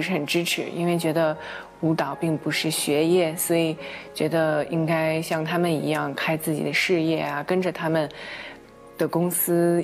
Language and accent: Chinese; Vancouver, British Columbia, Canada; now in New York, United States; 我在外国长大，温哥华长大的，然后是2009年来到纽约来学习中国古典舞。